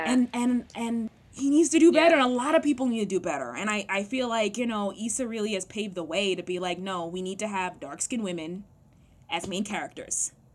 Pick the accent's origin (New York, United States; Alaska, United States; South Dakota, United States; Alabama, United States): New York, United States; I grew up in the Upper East Side.